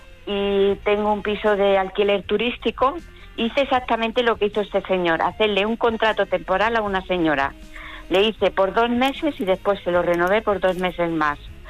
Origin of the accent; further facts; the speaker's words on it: Málaga, Andalusia, Spain; now in Barcelona, Spain; Soy de Málaga.